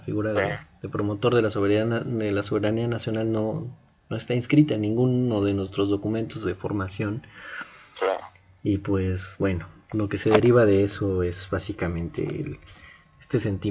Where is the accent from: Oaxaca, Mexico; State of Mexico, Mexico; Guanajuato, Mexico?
Oaxaca, Mexico; Sí, no, aparte, pues somos oaxaqueños y eso nos confiere un rasgo especial de organización para otras cosas